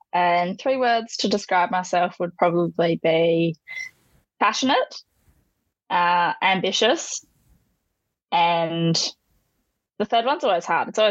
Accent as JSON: {"language": "English", "town": "Arthur River", "region": "Western Australia", "country": "Australia", "said": "Oh, so I'm in the Shire of West Arthur, so my main town would be Darkin, but I'm actually from Arthur River."}